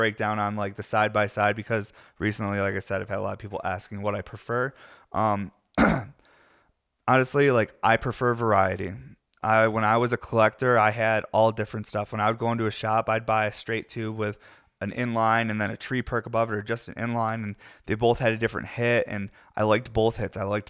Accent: Syracuse, New York, United States; now in Colorado, United States; But I'm from upstate New York. I'm from Syracuse, New York, where it's always gray. So moving to Colorado has totally changed for me

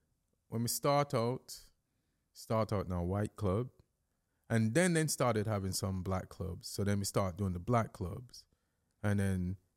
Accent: Jamaica; now in United States; It was after 17 years of being Jamaican. And I'm talking American all day thinking they can hear my American accent.

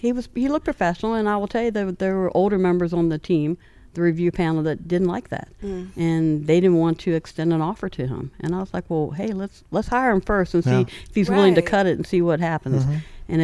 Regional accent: Hampton, Virginia, United States; Well, I grew up in Hampton, but Newport News would hire you at 18.

